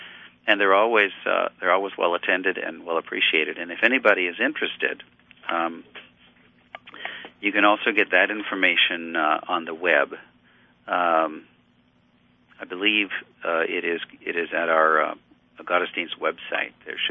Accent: Sheboygan, Wisconsin, United States; We do bratwurst in the Sheboygan, Wisconsin style. That's my hometown.

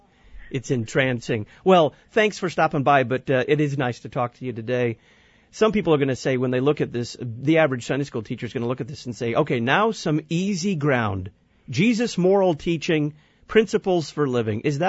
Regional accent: the South, United States; also born or lived in Midwest; When I was growing up, of course, I grew up in the South, gambling was illegal.

